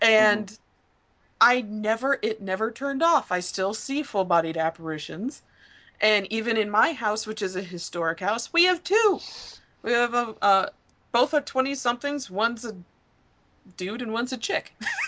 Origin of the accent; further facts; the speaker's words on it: Midwest, United States; now in Warwick, United States; growing up in the Midwest, people never mention it.